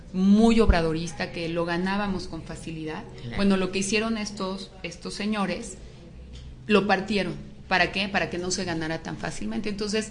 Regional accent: Mexico; eso nos debe doler como mexicanos

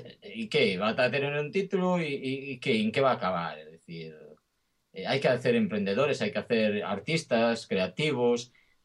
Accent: Celanova, Galicia, Spain; además de ser gallego, soy de Celanova, que aún ahonda más

